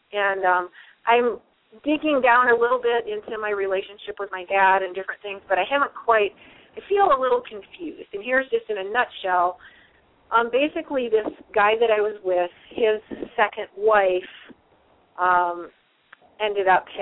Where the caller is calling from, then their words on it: Colorado, United States; Hey, Michael and Jeannie … in Colorado.